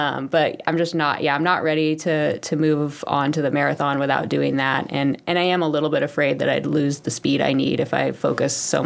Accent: Santa Rosa, California, United States; Yeah, I grew up in Santa Rosa.

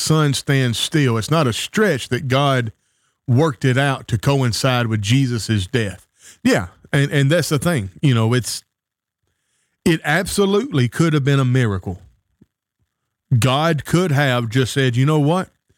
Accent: Tennessee, United States; You know, growing up around Real Foot Lake, we had the New Madrid Fault Line, and the New Madrid Fault Line would act up and do silly stuff from time to time.

